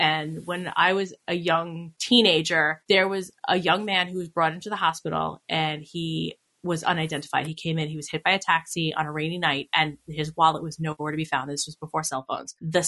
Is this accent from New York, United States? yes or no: yes; New York City, New York, United States; But, so I'm also from New York City. I grew up in the 80s in New York City.